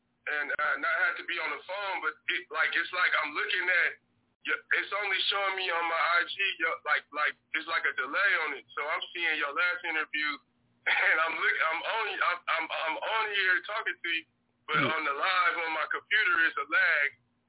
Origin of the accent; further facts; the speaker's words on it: California, United States; now in Asia; You know, I'm from Cali. I ain't really used to the snow, but I've been out here overseas